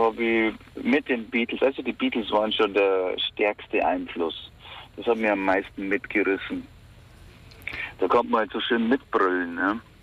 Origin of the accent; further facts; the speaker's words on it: Erding, Bavaria, Germany; born there; now in Hamburg, Germany; Ich bin in Erding geboren, so wie das Erdinger Weißbier.